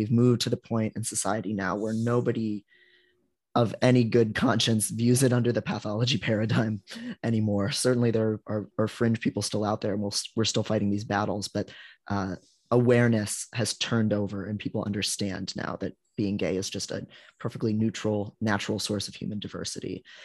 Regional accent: Ohio, United States; And I was a teenager in Ohio and I saw, a gay marriage ban get passed in my home state.

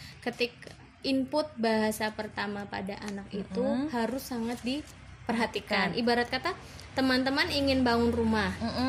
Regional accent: Tangerang, Banten, Indonesia; first language Indonesian; Bahasa ibuku yang pertama itu bahasa Indonesia. Karena aku dibesarkan di Tangerang dan gak sama sekali gak ngerti bahasa

